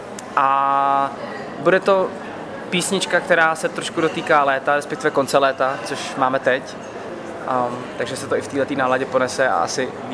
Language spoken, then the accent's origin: Czech; České Budějovice, South Bohemian Region, Czechia; Takže já jsem si toho docela vyzkoušel dost tam u nás v Budějovicích. Ale byly to hezký léta, no, tak vzpomínám na to fajn. Hlavně jsou to ty Budějovice, na které mám prostě hezký vzpomínky. Už tam teď nebydlím